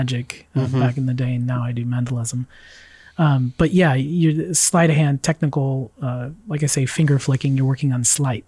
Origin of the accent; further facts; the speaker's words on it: Steilacoom, Washington, United States; in Lakewood near where I grew up in Steilacoom.